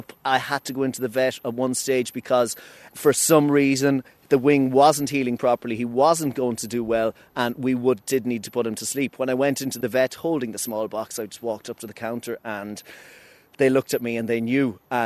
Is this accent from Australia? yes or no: no; Athlone, Leinster, Ireland; I am from Athlone originally.